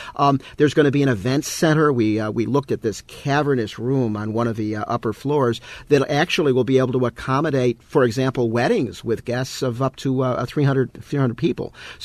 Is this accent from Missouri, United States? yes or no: no; Buffalo, New York, United States; I grew up in the Elmwood Village, and honestly, that's one of the first buildings I ever remember as a kid